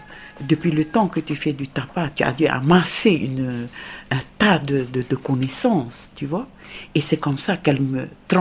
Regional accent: Omoa, Marquesas Islands, French Polynesia; Et donc, je suis native de Omoa, qui est la grande vallée de Fatuhiva. Et je fais partie de la tribu des Anainoa.

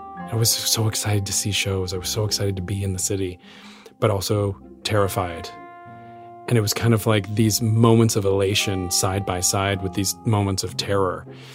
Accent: Utah, United States; And I'm this kid from Utah

